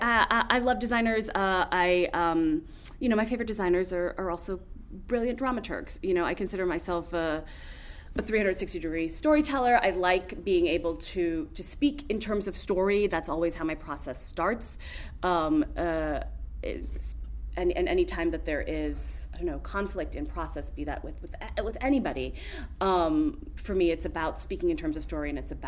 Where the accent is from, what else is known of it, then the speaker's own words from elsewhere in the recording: Chicago, Illinois, United States; I know that I'm privileged in that I come from Chicago. It is a very saturated theater market.